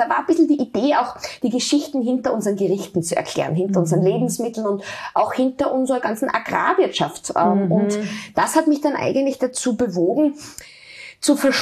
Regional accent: Steins, Styria, Austria; Ich bin eigentlich aufgewachsen so am Land, so wie man das halt von den Bauern und Bäuerinnen der Umgebung kennt. Also so wie die Dorfstruktur gab es bei uns in Steins in der Weststeiermark.

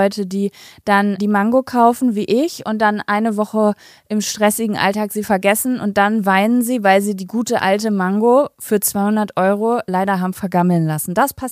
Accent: Spain; German is a second language; Ich habe dich schon richtig verstanden als Spanierin.

